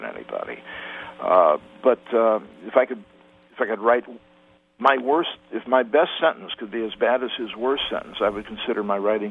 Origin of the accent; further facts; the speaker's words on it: Hannibal, Missouri, United States; I come from Hannibal